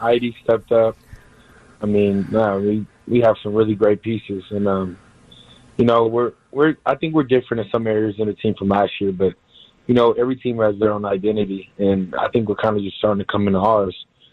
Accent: Houston, Texas, United States; now in San Diego, United States

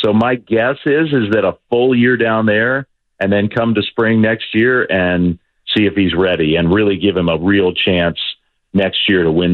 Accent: Virginia, United States; I grew up in Virginia.

